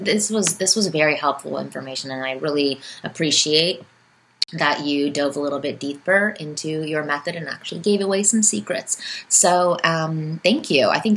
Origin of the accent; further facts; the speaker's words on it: Toronto, Ontario, Canada; now in Los Angeles, United States; I'm from Toronto originally, but I live in Los Angeles now, and I have for probably 8 years.